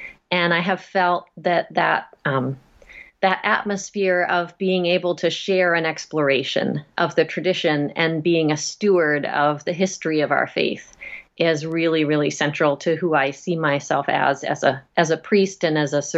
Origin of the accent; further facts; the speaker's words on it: Nova Scotia, Canada; I grew up in Nova Scotia in Canada. And I come from a family full of Anglican priests. I'm the fifth generation of Anglican priest in my family. And so I grew up in the church